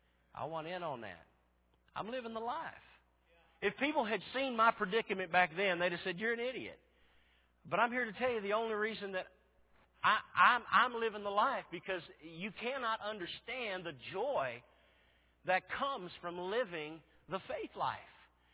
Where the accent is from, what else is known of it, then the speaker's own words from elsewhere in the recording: Washington, United States; I said, well, I'm from Washington State. I'm broke down in California. I'm on my way to Texas.